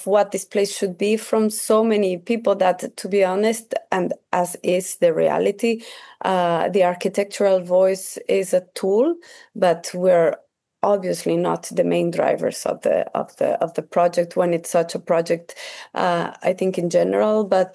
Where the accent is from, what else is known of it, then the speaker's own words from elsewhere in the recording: Mexico City, Mexico; I'm from Mexico City